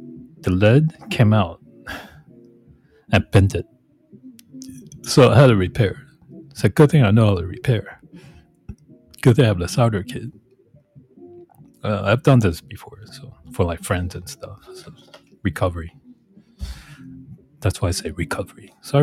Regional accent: Las Vegas, Nevada, United States; I'm from Las Vegas. I'm broadcasting from Vegas, but I'm somewhere else.

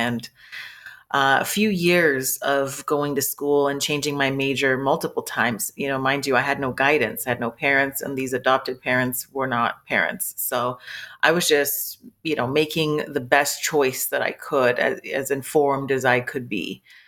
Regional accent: Ghana; I'm Lebanese and Ghanaian mixed girl, born and raised in Ghana.

